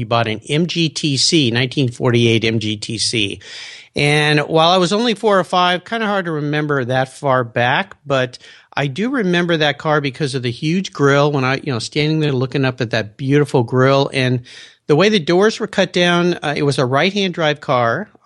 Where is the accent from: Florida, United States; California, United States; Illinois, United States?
California, United States; La Jolla; I grew up in La Jolla, California, so Southern California, car culture